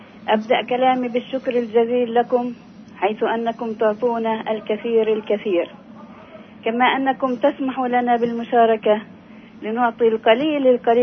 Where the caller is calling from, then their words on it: Ramallah, West Bank, Palestine; أنا أختكم من رام الله معلمي لمدة 33 سنة.